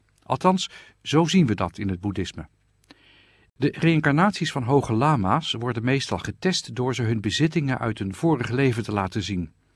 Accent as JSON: {"language": "Dutch", "country": "India", "tie": "born or raised there", "said": "Ik ben geboren en opgegroeid in India, waar de situatie wel anders was."}